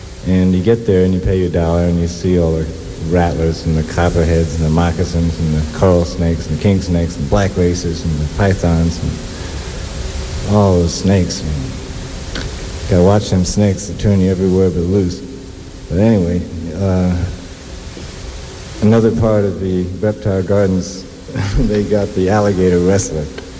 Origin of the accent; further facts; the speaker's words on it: Florida, United States; I grew up in Florida and along the side of a road down there